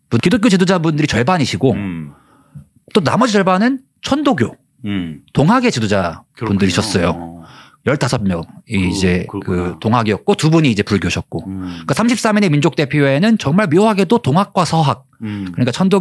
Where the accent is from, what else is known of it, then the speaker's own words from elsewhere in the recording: Gangwon, South Korea; 좀 강원도 촌놈으로서 태어나서